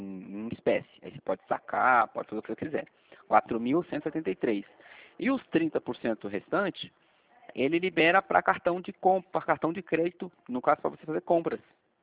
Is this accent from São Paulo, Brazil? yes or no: yes; São José dos Campos, São Paulo, Brazil; E eu que estou falando com você, eu sou aqui de São José dos Campos.